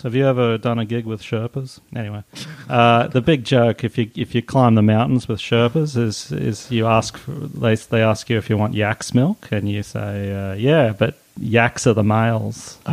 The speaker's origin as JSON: {"language": "English", "town": "Buderim", "region": "Queensland", "country": "Australia", "tie": "born or raised there", "said": "I grew up on the Sunshine Coast."}